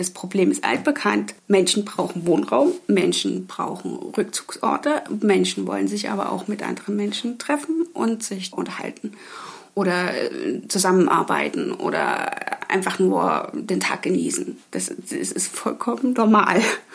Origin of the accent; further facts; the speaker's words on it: Leipzig, Saxony, Germany; gehen wir zurück in meine Heimatstadt Leipzig.